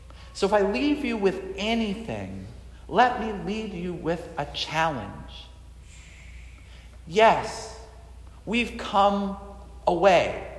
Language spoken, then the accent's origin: English; Missouri, United States; I'm from Missouri and I can say that it's so cold here